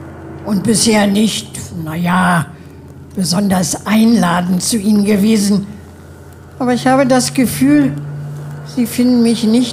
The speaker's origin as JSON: {"language": "German", "town": "Worms", "region": "Rhineland-Palatinate", "country": "Germany", "tie": "born there", "said": "Also ich bin in Worms geboren, 1922."}